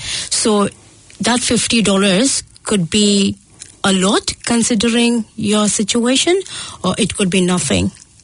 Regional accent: Mumbai, Maharashtra, India; moved away; I'm born and brought up in Mumbai

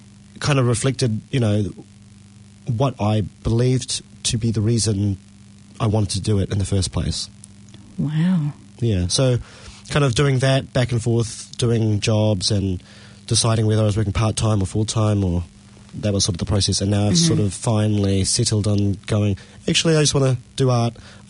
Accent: Christchurch, Canterbury, New Zealand; So I'm a Chinese Kiwi born and raised in Christchurch. Actually, the same city as you.

